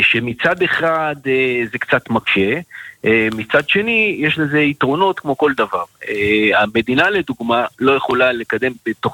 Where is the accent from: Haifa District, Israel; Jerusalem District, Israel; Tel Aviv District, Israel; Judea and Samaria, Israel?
Haifa District, Israel; Hadera; אני גדלתי בבית של מור אבי אמרה דאטרה, שהיה הרב הראשי של חדרה